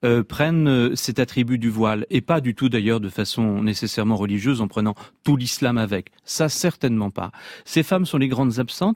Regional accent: Brittany, France; Moi, je suis breton. Dans ma famille, mes grands-parents, arrière-grands-parents, avaient sur la tête un fichu.

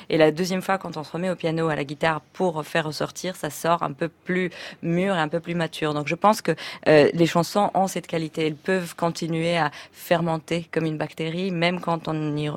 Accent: Paris, Île-de-France, France; je suis de retour entièrement en France, à Paris. Je suis parisienne, je vis en France

